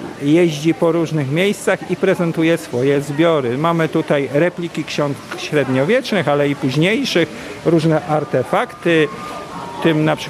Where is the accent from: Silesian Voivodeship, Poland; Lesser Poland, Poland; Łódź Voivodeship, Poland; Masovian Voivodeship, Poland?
Łódź Voivodeship, Poland; Uniejów; Ja jestem z Uniejowa, województwo łódzkie, tam gdzie słynne termy biją